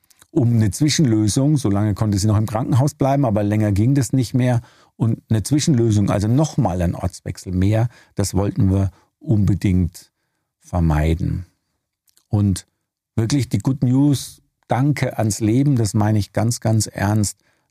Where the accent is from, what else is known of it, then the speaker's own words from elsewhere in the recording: Würzburg, Bavaria, Germany; meine Mutter in Würzburg lebt, also da, wo ich aufgewachsen bin, in meinem Elternhaus.